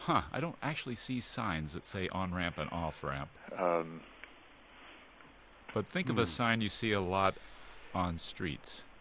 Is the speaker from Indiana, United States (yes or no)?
yes; Indiana, United States; Yes, well, you know, I'm originally from Indiana, and this weekend the Indiana Historical Society has named me a living legend.